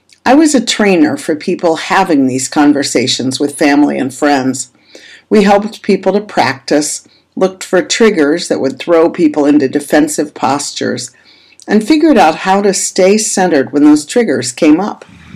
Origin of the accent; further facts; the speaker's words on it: Minnesota, United States; I've had the privilege here in my home state of Minnesota